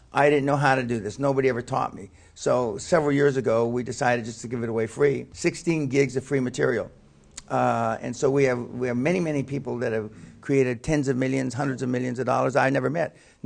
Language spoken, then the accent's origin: English; Los Angeles, California, United States; When I was growing up in East L.A., my dad used to say